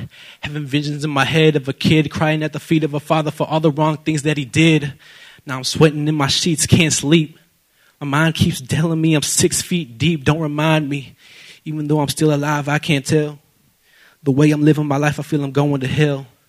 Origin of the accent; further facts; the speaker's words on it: United States; born there; I was born and raised in the Salvation Army, but I'm actually the first one in my family tree to be born in the U.S. My parents are immigrants from Panama.